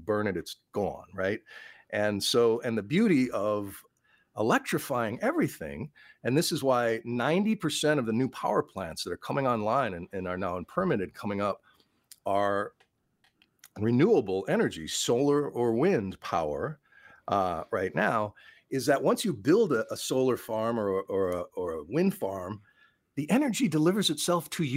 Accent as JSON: {"language": "English", "region": "Wisconsin", "country": "United States", "tie": "born or raised there", "said": "talk to the fishermen, the anglers, the sportsmen and women, the bird hunters in my home state of Wisconsin, and they'll tell you."}